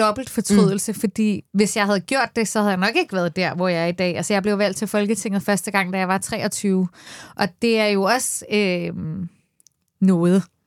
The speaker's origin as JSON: {"language": "Danish", "town": "Copenhagen", "region": "Capital Region of Denmark", "country": "Denmark", "tie": "born or raised there", "said": "Jeg har hele mit liv boet på Nørrebro, her i Danmark, i København."}